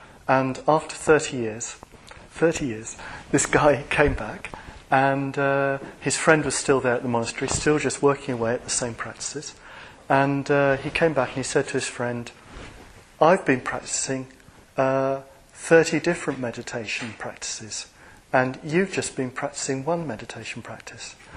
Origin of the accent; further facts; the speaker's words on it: England, United Kingdom; Go to England. I'm not saying that because I'm English.